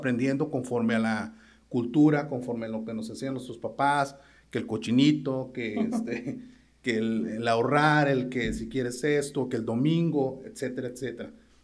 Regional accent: Mexico; la educación financiera es algo que está muy escaso en nuestra cultura y sobre todo como mexicanos

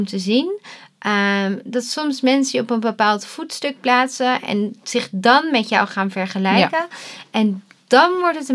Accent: Rotterdam, South Holland, Netherlands; ik ben Rotterdamse, heel nuchter.

